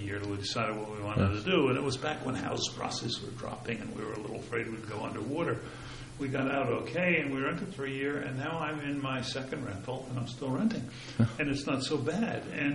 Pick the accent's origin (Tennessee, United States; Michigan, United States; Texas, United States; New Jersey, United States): New Jersey, United States; Edison; As I said, I grew up in Edison, and we then went to Rutgers at night for about 7 years.